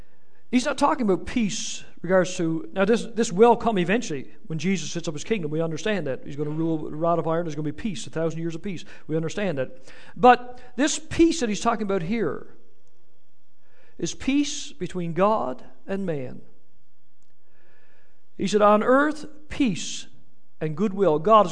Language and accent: English; Newfoundland and Labrador, Canada; I'm from Newfoundland. What do you expect?